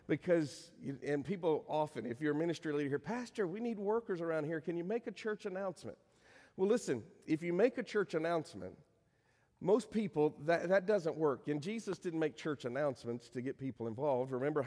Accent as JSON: {"language": "English", "region": "Virginia", "country": "United States", "tie": "born or raised there", "said": "I lived in Northern Virginia. I grew up in Fairfax County, moved to Lorton, so I was still in Fairfax County."}